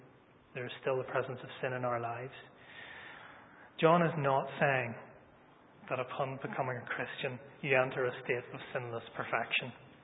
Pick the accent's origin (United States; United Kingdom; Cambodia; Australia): United Kingdom; Northern Ireland; And it's really easy growing up in Northern Ireland. So many people in this country grow up churched, for want of a better word.